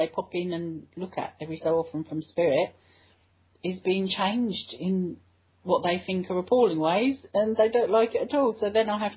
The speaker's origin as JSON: {"language": "English", "region": "England", "country": "United Kingdom", "said": "I'm English, but I haven't had all my lives in England. That mm-hmm. just happens to be where I was born this time."}